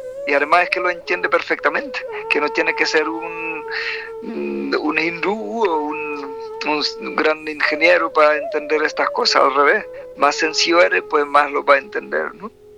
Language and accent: Spanish; Czechia; Spanish is a second language; En mi tierra, eso es República Checa